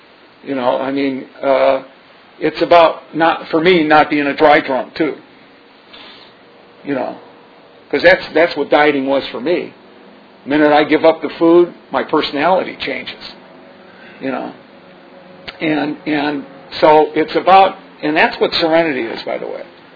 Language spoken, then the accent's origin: English; Detroit, Michigan, United States; now in Los Angeles, United States; When I first came to L.A., and I'm from Detroit originally